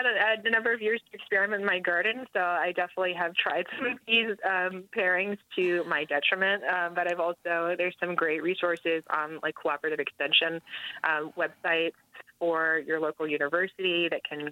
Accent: Pennsylvania, United States; now in Maine, United States; No, I'm originally from Pennsylvania, okay. But I've been in Maine for a while.

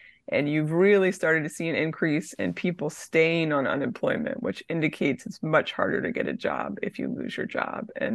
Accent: Pennsylvania, United States; and Michigan and my home state of Pennsylvania?

